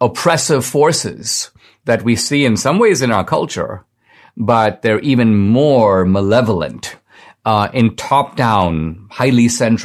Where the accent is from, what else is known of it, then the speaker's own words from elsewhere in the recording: United States; I have a right to this simply by virtue of the fact that I'm here and I'm an American.